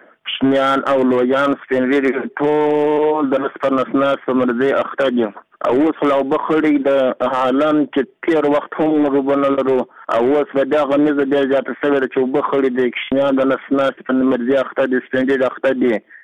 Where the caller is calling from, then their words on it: Gizab, Uruzgan, Afghanistan; زه د ولایت روزګان د ګیزاب ولسوالۍ څخه خبره کوم. … زموږ کلی د ګیزاب ولسوالۍ کې زموږ کلی د مدخان په نامه دی.